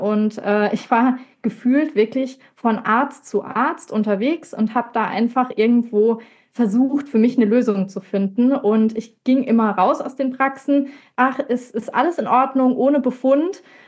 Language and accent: German; Baden-Württemberg, Germany; ich komme aus der Nähe von Karlsruhe und ich bin 31 Jahre alt.